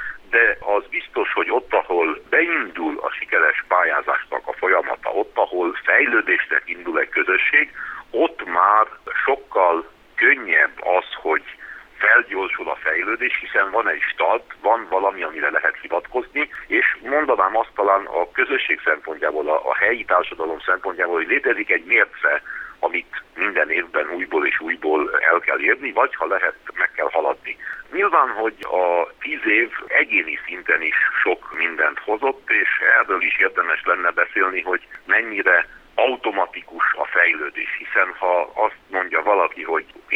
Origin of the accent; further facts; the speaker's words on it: Transylvania, Romania; mi is erdélyi magyarként is magunkénak érezzük ezt az új fölépítendő